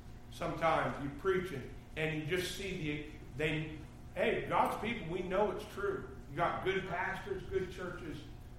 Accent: Canada; I'm Canadian, and I'm thinking

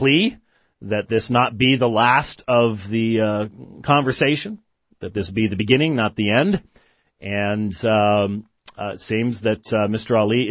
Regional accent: Scotland, United Kingdom; I am Scottish

